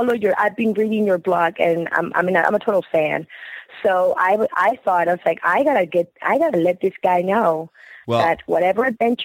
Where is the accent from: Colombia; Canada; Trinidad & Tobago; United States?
Colombia; I am Colombian.